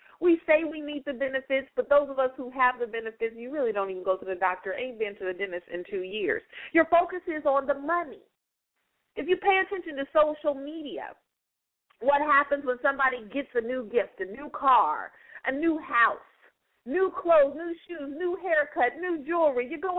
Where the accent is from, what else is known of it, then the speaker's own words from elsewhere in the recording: United States; I'm an American. I can only speak for America.